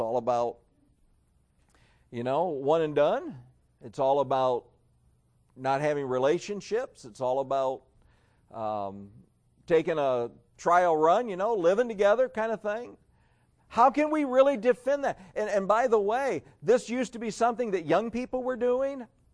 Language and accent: English; Stryker, Ohio, United States; I grew up sheltered. I grew up in Stryker. I grew up with farming community.